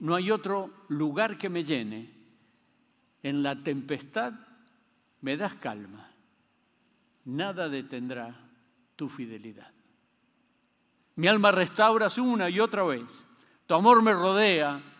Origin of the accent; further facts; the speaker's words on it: Argentina; Lo entiendo cuando comprendo que yo no soy el centro del universo, aunque soy argentino.